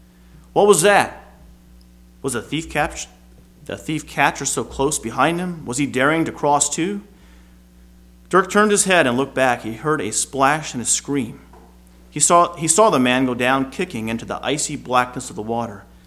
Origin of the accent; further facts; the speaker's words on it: Indiana, United States; I grew up in Indiana.